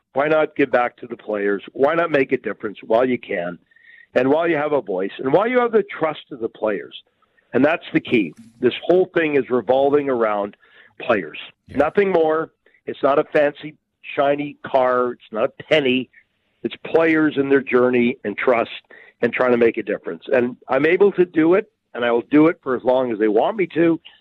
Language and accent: English; Pickering, Ontario, Canada; And then, you know, we grew up in Pickering, Ontario by a nuclear reactor.